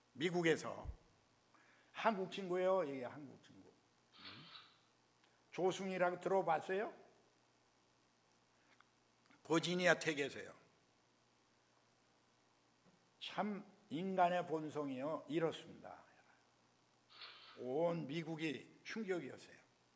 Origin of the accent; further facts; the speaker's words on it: Pyongyang, North Korea; 난 평양 출신이라, 그죠?